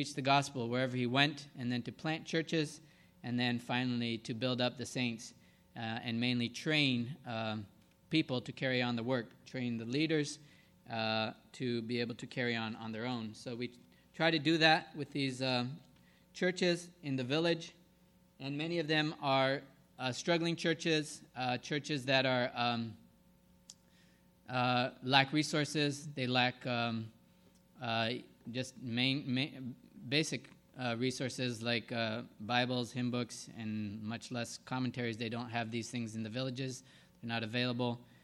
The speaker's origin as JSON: {"language": "English", "country": "Burundi", "tie": "born or raised there", "also_born_or_lived": "Tanzania", "said": "my wife is Gina, and we are both missionary kids. I grew up in Africa, two different countries, Burundi and Tanzania"}